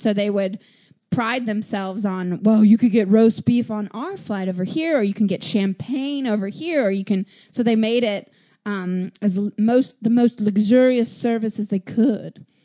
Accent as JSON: {"language": "English", "town": "Nashville", "region": "Tennessee", "country": "United States", "said": "I'm from Nashville. I want to go on a luxurious plane ride."}